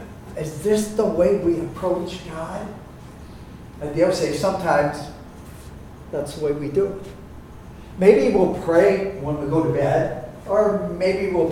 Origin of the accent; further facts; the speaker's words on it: Duluth, Minnesota, United States; growing up in Duluth, getting very different visions of that lake out there